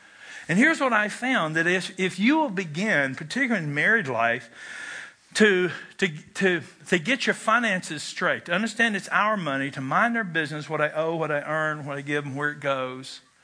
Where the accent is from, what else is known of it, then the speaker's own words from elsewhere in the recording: United States; I'm a Baptist from Barron County.